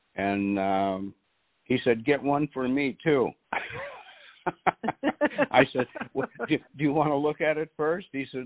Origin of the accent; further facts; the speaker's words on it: Minnesota, United States; I'm also from Minnesota